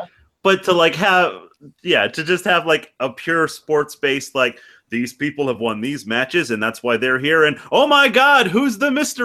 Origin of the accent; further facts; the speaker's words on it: Virginia, United States; I grew up in Southern Virginia, but even with that being the case, like, I'm a Yankee through and through.